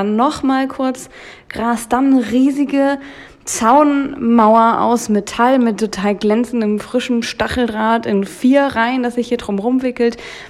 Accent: Halle, Saxony-Anhalt, Germany; Ich bin nämlich in Halle aufgewachsen

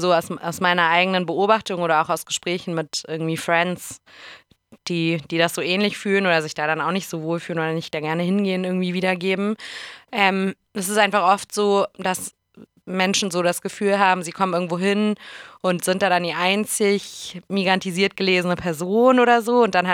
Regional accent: Hamburg, Germany; Also ich komme ja aus Hamburg, und die Flora war auf jeden Fall ein Ort, an dem ich mich auch als Jugendliche politisiert habe, so, wo ich früher viel war auf der Schanze.

